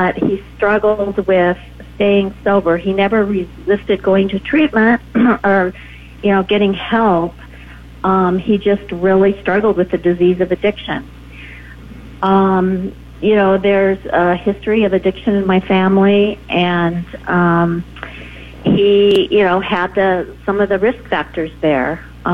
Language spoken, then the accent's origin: English; Colorado, United States; now in Denver, United States; I grew up in Western Colorado in a small town and moved to Denver in 1984 with my husband.